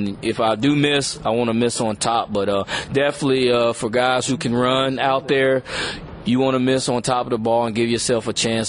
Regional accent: Louisiana, United States; I was a real big baseball fan. My dad was a baseball fan, and I had an older brother that played, so we definitely grew up.

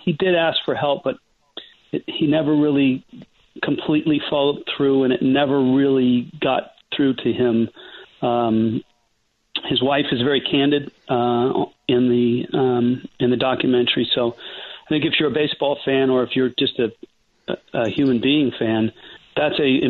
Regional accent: California, United States; because I grew up in the Bay Area, so I had just about every franchise

